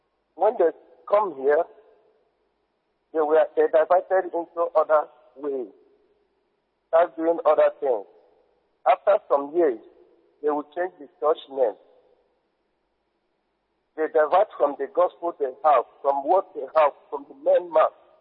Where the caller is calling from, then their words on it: Germany; I'm calling from Germany.